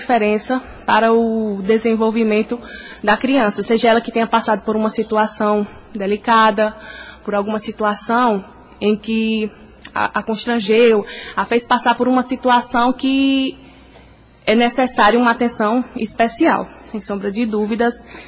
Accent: Rancharia, Pernambuco, Brazil; now in Araripina, Brazil; tenho 25 anos e sou natural do distrito de Bom Jardim, mais conhecido como Rancharia, né? Mas atualmente moro em Araripina, já faz quase 10 anos.

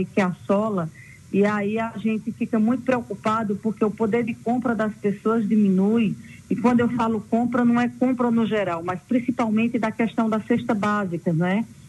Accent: Rajada, Pernambuco, Brazil; born there; Ela pega ali após Rajada, que é o nosso distrito onde eu nasci, e graças a Deus, depois de casada, voltei a morar lá.

